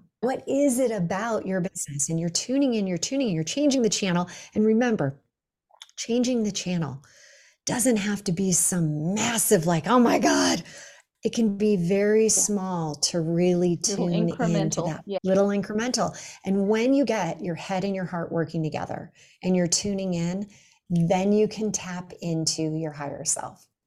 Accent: Los Angeles, California, United States; I grew up in Los Angeles and you know, the rains would come, the ants would come.

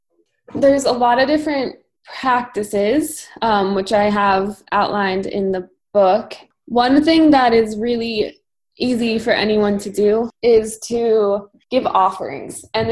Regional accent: Washington, D.C. area, United States; I grew up outside Washington, D.C.

